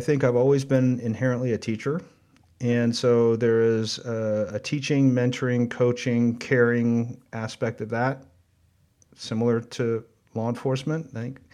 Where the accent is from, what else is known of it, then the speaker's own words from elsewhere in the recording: Moraga, California, United States; I grew up in Moraga